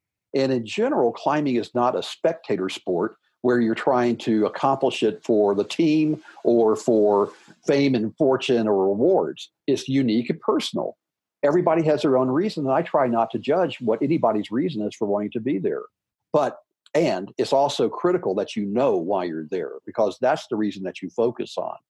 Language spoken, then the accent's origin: English; Memphis, Tennessee, United States; I grew up in Memphis, Tennessee, elevation 300 feet. What's this Memphis boy doing on the summit of Everest?